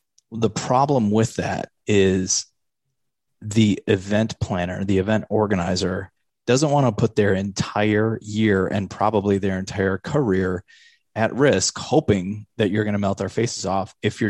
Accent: Eau Claire, Wisconsin, United States; I mean, I grew up in Eau Claire where there was Old Country Buffet

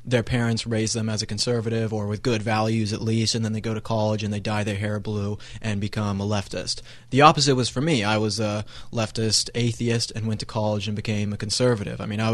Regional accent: Colorado, United States; Essentially, I grew up in Colorado, and I was never conservative.

